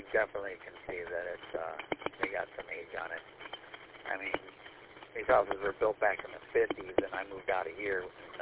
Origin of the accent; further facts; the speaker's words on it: Clinton Township, Michigan, United States; Yeah, I grew up here in Clinton Township, that's 16 and Gratiot